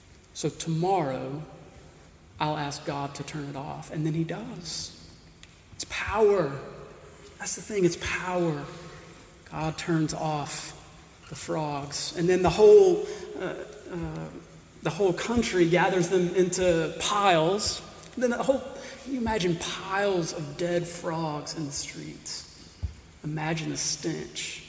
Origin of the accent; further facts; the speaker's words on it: Mississippi, United States; I grew up in Mississippi. A warm Mississippi night